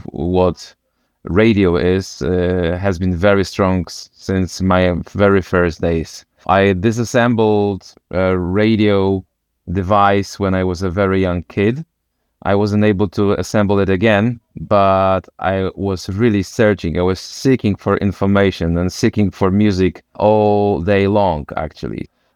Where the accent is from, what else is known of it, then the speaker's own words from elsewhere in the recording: Wrocław, Lower Silesian Voivodeship, Poland; English is a second language; I come from Wrocław.